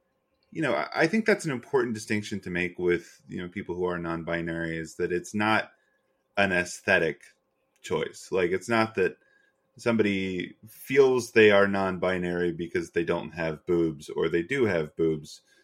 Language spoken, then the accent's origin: English; North Carolina, United States; I grew up largely in Western North Carolina and we had a very strict dress code in high school.